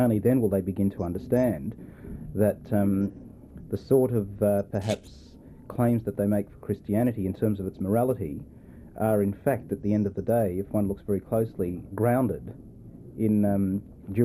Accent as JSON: {"language": "English", "country": "Australia", "said": "I am an Australian, yet in a very significant way, I see myself spiritually and in terms of my consciousness being very much linked to the land of Israel"}